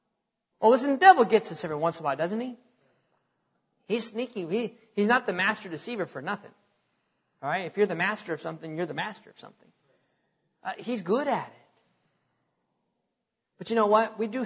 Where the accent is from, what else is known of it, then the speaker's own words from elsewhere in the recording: North Dakota, United States; now in Wylie, United States; I'm glad I'm still in Texas. I like Texas. I was born and raised in North Dakota, and I like North Dakota too, but I like Texas. I like living here.